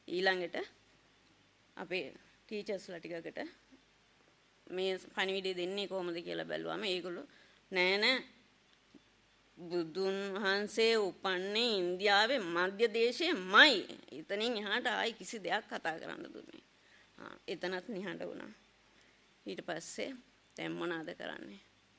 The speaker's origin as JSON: {"language": "Sinhala", "town": "Warakapola", "region": "Sabaragamuwa Province", "country": "Sri Lanka", "tie": "born or raised there", "said": "මං හැදුනේ වැඩුනේ මෙතන ඉඳන් කිලෝමීටර් 8ක් විතර එහා පැත්තේ වරකපොලට, පොඩ්ඩක් එහා පැත්තේ තමයි මගේ තාමත් ගෙදර තියෙනවා."}